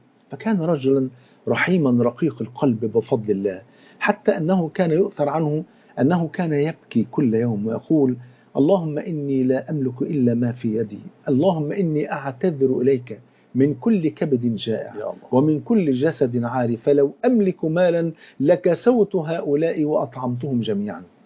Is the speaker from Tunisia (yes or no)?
no; Egypt; حتى إحنا كمصريين